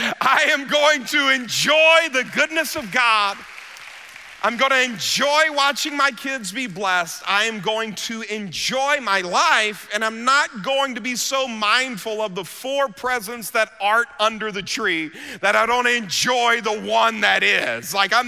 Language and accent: English; United States; this is just my observation as an American, because I go to different parts of the world on a regular basis.